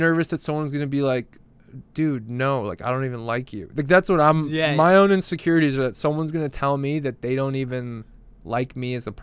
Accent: Minnesota, United States; also born or lived in Salt Lake City; But like where I grew up in like Minnesota, right?

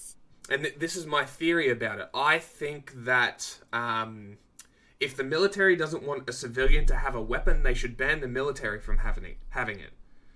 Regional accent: Australia; the fact that the left keeps arguing for the state to take firearms from people just blows my mind as an Australian watching this happen, right?

